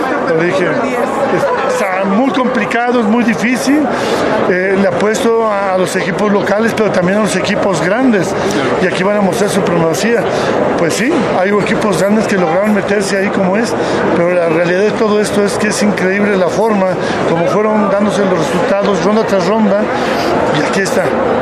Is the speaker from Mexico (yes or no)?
yes; Mexico; Debemos de sentirnos orgullosos como mexicanos, que esto es parte de nuestra identidad.